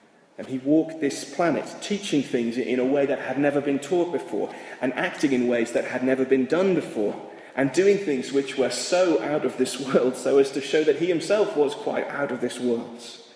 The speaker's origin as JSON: {"language": "English", "region": "England", "country": "United Kingdom", "said": "I'm from England, so you have to translate my qualifications."}